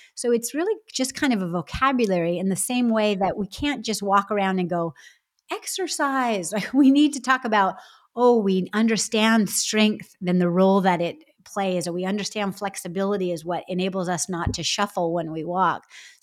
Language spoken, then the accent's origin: English; California, United States; and I'm from California, so it helps for me